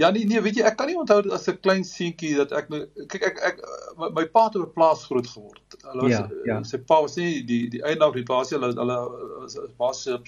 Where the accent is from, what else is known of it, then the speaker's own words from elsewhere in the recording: Pretoria, Gauteng, South Africa; my ouders het Pretoria toe getrek, my pa het by Yskor kom werk, en ek het basis in Pretoria groot geword in Westpark, daar in die westelike deel van Pretoria, die armer deel sou ek miskien sê